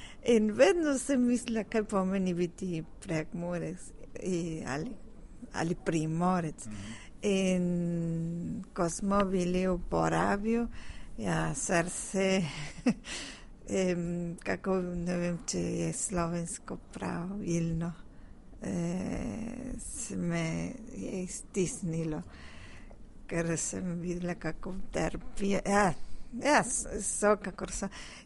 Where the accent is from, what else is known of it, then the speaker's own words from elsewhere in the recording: Argentina; born there; Slovenian is a second language; jaz sem rojena v Argentini in moj oče je šel v Kordo po drugi svetovni vojni